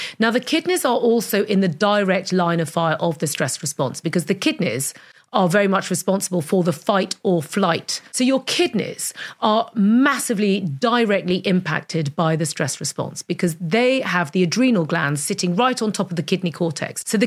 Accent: London, United Kingdom; I grew up in London.

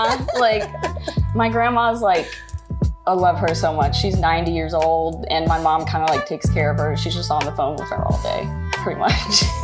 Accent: Tennessee, United States; I'm from a little bit south of Nashville.

